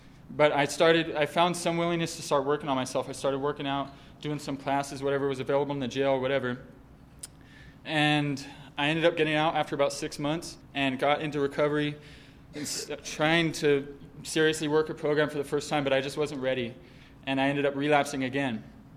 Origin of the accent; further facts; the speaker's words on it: Albuquerque, New Mexico, United States; This is my hometown. I'm from Albuquerque. I was born and raised here.